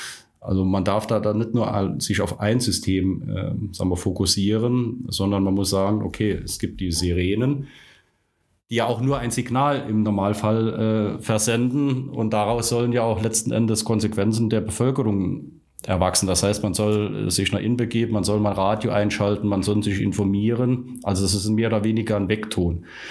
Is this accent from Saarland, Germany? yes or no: yes; Saarland, Germany; bin als Saarländer in Nordrhein-Westfalen unterwegs